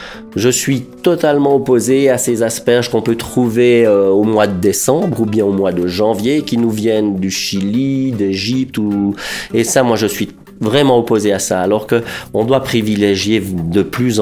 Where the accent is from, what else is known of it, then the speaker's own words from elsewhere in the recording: Switzerland; la vallée du Rhône, chez nous en Suisse.